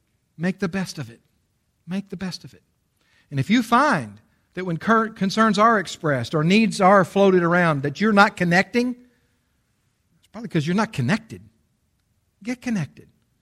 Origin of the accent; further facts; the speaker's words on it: the South, United States; All right, now, you say, well, we're from the South.